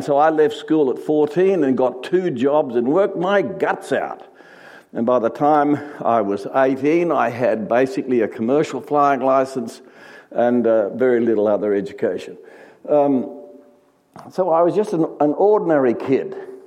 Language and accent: English; Sydney, New South Wales, Australia; I was just an ordinary kid. I grew up in Sydney, Australia.